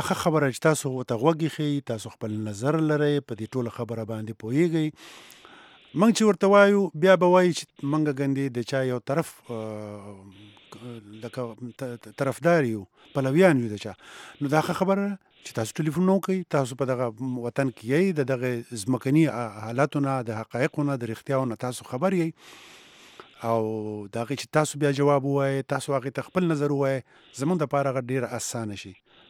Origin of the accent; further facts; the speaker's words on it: Buner, Khyber Pakhtunkhwa, Pakistan; زه د بونیر یم